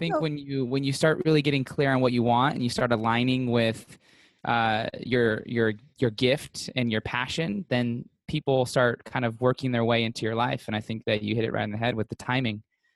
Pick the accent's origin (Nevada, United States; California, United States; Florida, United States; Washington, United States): Nevada, United States; Las Vegas; I grew up in Las Vegas, born and raised